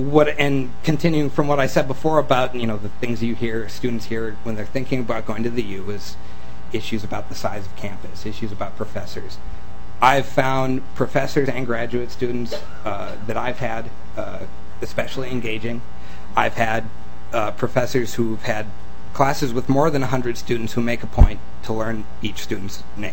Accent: Grand Rapids, Minnesota, United States; also born or lived in St. Paul, United States; I was born in St. Paul, raised in Grand Rapids, Minnesota, which is where I call home.

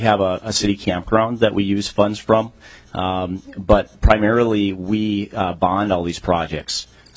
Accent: Minnesota, United States; as Representative Murphy said. I'm down from the North Shore.

